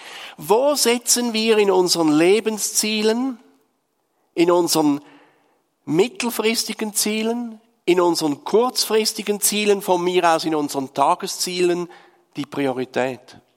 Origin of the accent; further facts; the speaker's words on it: Switzerland; now in Austria; gab und wo das Telefonieren von Österreich in die Schweiz unendlich teuer war.